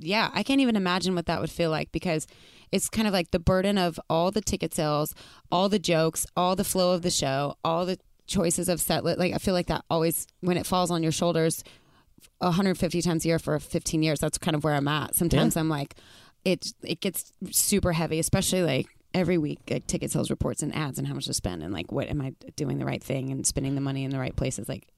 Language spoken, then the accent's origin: English; New Mexico, United States; Because I'm from New Mexico. Like, football's a big deal, but it's not like Texas football.